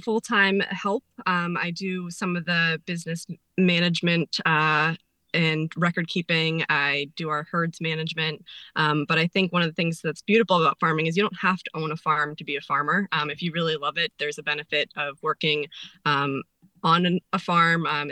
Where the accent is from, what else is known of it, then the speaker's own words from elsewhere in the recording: Cape Elizabeth, Maine, United States; I grew up in Cape Elizabeth, which is, as you guys probably know, not a community known for its large animal agriculture.